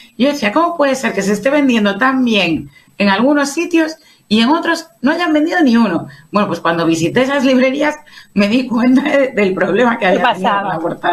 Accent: Vigo, Galicia, Spain; yo soy de Vigo, nací en Vigo, y me gusta mucho como ciudad. Creo que es un enclave maravilloso, es una ciudad muy bonita para vivir

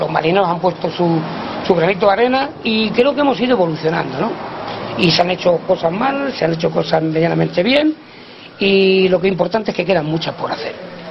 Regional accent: Castile and León, Spain; born there; now in Canary Islands, Spain; yo nací en un pueblecito prácticamente muy pequeño, de una familia prácticamente media, obreros.

